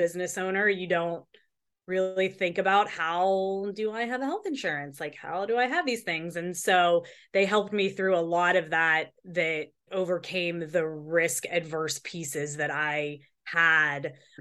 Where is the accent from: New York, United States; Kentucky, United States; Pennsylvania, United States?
Pennsylvania, United States; Pittsburgh; now in Austin, United States; I'm originally from Pittsburgh, and I was working for a company there and decided that I needed to make a change.